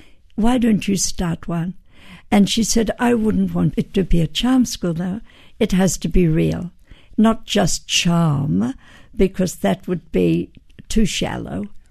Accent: Australia; I come from Australia. And she said, you don't sound Australian. And I said, oh, mate, I can be an Australian. I can talk straight like anybody else from Australia.

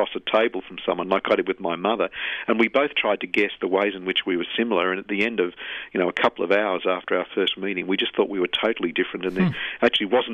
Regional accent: Wollongong, New South Wales, Australia; also born or lived in Sydney; I was then bundled up from the hospital where I was born in Sydney, in Stanmore, and taken to Wollongong where I was raised.

